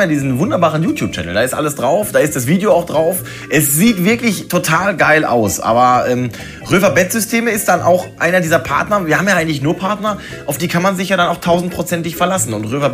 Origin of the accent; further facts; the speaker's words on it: Hamm, North Rhine-Westphalia, Germany; in meiner Heimatstadt Hamm.